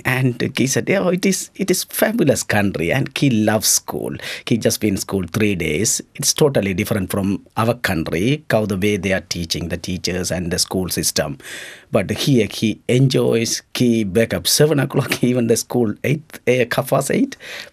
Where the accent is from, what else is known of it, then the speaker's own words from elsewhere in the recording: Sri Lanka; moved away as an adult; Yeah, it is hard for me. I cannot return to my home country because I was targeted, I was imprisoned, I was tortured, I was detained, and my wife as well. So we got the trouble from the Sri Lankan government. That's the reason I left the country.